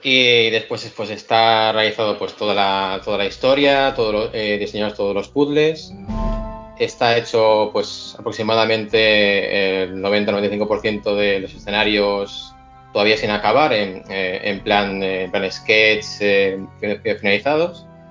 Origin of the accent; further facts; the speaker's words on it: Castile and León, Spain; now in Barcelona, Spain; yo vivía en Valladolid. Viví allí pues hasta los 30 años, actualmente vivo en Barcelona y sí que viene un poco de esa nostalgia de estar tan lejos de mi tierra